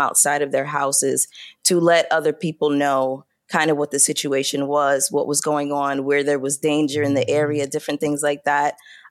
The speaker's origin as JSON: {"language": "English", "town": "Brooklyn", "region": "New York", "country": "United States", "tie": "born or raised there", "said": "So growing up in Brooklyn, having all of this Caribbean culture with me"}